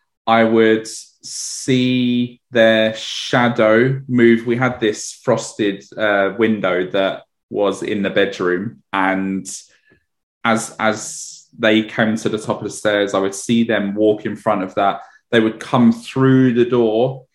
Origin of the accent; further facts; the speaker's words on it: Edmonton, London, United Kingdom; Okay, so I used to live in, I grew up in Edmonton in North London. And I used to live in a block of flats there with my parents